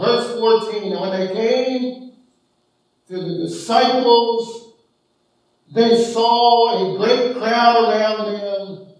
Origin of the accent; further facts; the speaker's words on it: Kansas City, United States; We were youth pastors at the church I grew up in Kansas City.